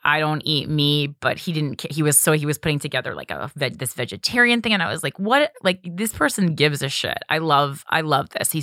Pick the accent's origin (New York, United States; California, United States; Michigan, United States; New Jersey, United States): New Jersey, United States; I'm from New Jersey. I really love people from New Jersey.